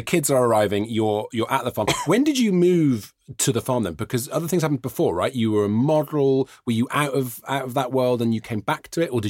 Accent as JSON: {"language": "English", "country": "United Kingdom", "accent": "southern", "said": "What happens if I say it in my awful southern accent?"}